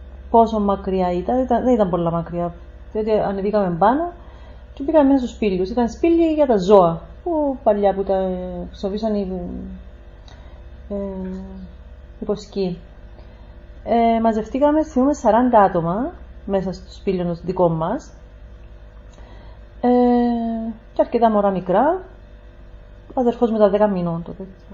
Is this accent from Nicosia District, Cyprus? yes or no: no; Lapithos, Kyrenia District, Cyprus; η Κερίνια που είμαστε από Κερίνια, Λάπιστον